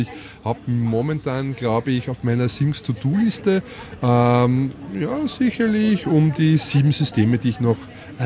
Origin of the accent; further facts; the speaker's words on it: Leobersdorf, Lower Austria, Austria; Das war bei uns in Leoberstorf am Land.